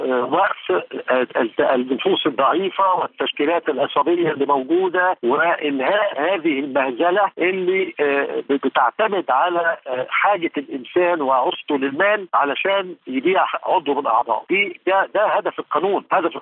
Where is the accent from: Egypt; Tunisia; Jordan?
Egypt; انه احنا كان عندنا في مصر في وقت من الاوقات